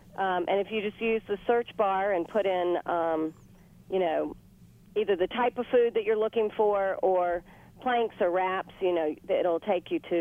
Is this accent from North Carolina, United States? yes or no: yes; North Carolina, United States; And I'm from North Carolina. How complicated is that?